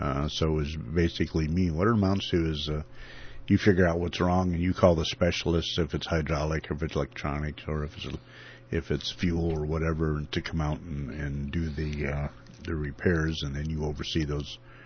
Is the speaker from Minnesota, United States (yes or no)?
yes; Montgomery, Minnesota, United States; they're all musicians from Northfield, save myself. I'm from Montgomery.